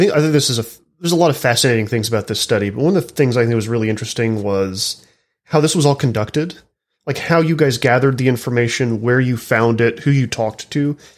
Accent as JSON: {"language": "English", "region": "Texas", "country": "United States", "tie": "born or raised there", "said": "I was raised in Silicon Prairie, North Texas. As a teenager in the 90s"}